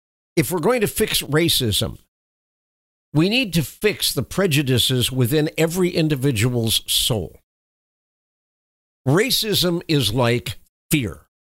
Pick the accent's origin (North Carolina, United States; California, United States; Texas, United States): Texas, United States; Houston; it's going to go in near Houston, my hometown